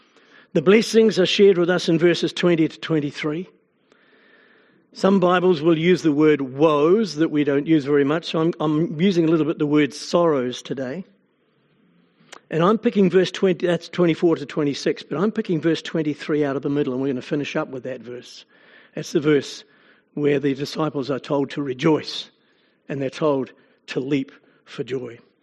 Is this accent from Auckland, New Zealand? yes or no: no; Wellington, New Zealand; I was born and bred in Wellington